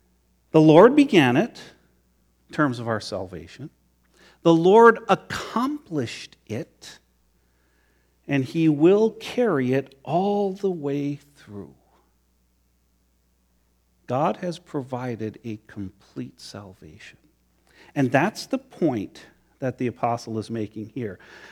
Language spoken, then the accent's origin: English; United States; Because you see, that's what I'm like. I'm an American. Our forefathers knew about rebellion.